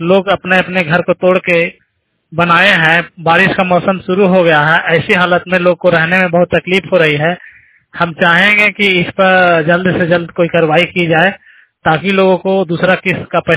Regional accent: Sevadhiya, India; मैं ग्राम सेवाधिया के रहने वाला हूँ, बोधिया प्रखंड का रहने वाला हूँ।

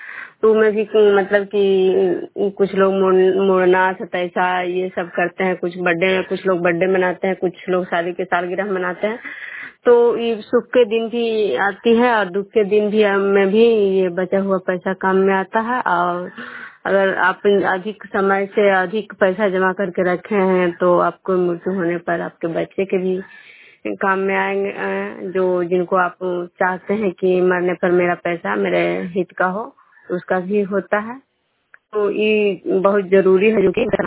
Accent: Bishnupur, Bihar, India

